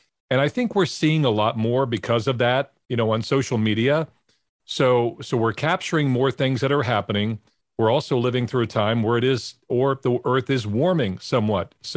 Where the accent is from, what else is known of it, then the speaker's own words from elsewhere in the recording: Kansas, United States; or can even remember growing up in Kansas